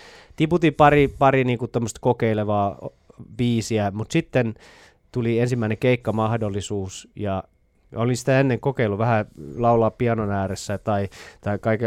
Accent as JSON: {"language": "Finnish", "town": "Vaasa", "region": "Ostrobothnia", "country": "Finland", "tie": "born or raised there", "said": "no täältä Vaasastahan mä kotosin"}